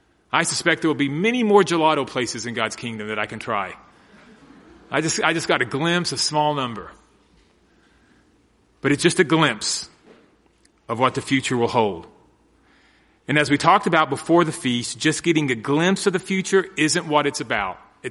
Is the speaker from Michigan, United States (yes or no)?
no; Texas, United States; I could say, well, I'm an American. I'm from Texas.